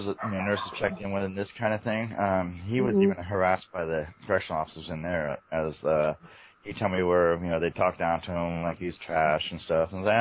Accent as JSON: {"language": "English", "town": "Sonoma", "region": "California", "country": "United States", "tie": "born or raised there", "also_born_or_lived": "Wyoming", "said": "I'm from Sonoma, but we lived in Wyoming, where there's no gangs. They don't have any issues there or anything. We came back out here because I was born and raised here, and I loved my town"}